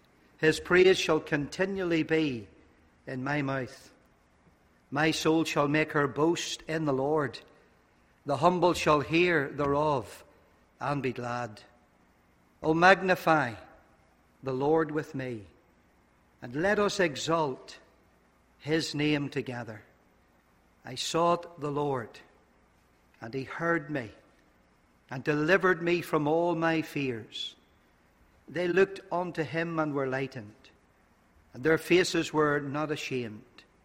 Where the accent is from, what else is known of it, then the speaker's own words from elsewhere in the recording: Nottingham, East Midlands, United Kingdom; born there; also born or lived in Northern Ireland; I was born in England, Nottingham. It's hard to believe, by the way, when you hear my accent now, that I was ever born in England.